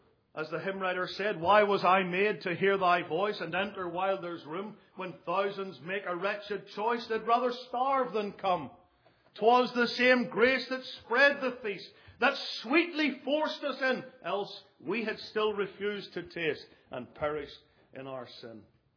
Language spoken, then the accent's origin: English; Northern Ireland, United Kingdom; moved away as an adult; now in United States; I come from Northern Ireland, and it's pretty hard to hide it. Even after 11 years almost in America, I still talk like this.